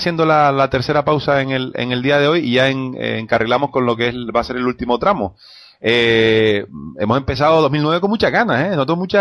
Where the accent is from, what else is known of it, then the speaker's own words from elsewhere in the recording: Canary Islands, Spain; moved away; Tamaimos en sentido amplio, quiero decir, como canarios de la diáspora.